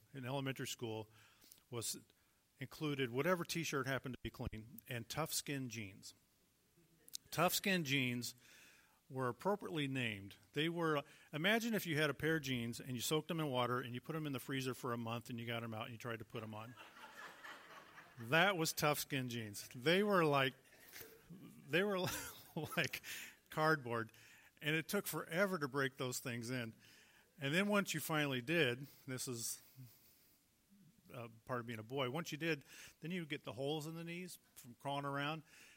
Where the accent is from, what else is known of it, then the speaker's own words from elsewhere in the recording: Springfield, Illinois, United States; back in the day, I grew up in Springfield, and as far as I can recall, I should have asked my mom more about this past week, but there was no mall.